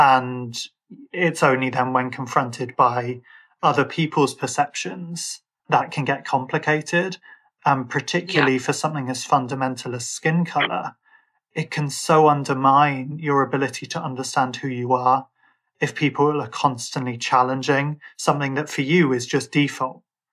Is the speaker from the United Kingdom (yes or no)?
yes; Birmingham, West Midlands, United Kingdom; I'm Irish or that I'm from Birmingham. And so I might sound a bit like I'm from London to some people, but I'm not.